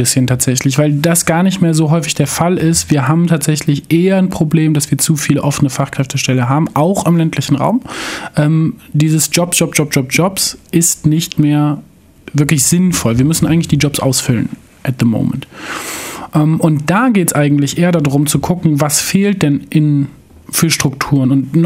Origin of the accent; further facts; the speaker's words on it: Rostock, Mecklenburg-Vorpommern, Germany; weil ich kann als Rostocker den Münchnern oder auch den Ettlingern nicht sagen, ihr müsst es so und so machen